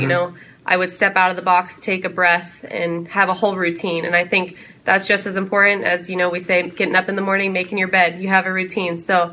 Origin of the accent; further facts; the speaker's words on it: Palm Harbor, Florida, United States; I grew up in Palm Harbor, Florida. So I'm a Florida native.